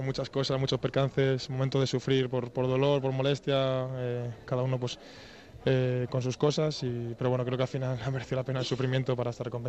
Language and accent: Spanish; Madrid, Community of Madrid, Spain; born there; me gustaría estar aquí en Madrid, soy madridista, nací aquí en Madrid, soy de la cantera